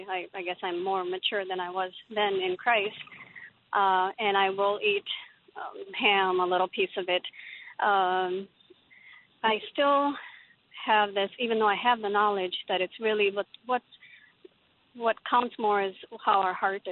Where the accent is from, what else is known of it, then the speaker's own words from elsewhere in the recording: Pakistan; I grew up in Pakistan.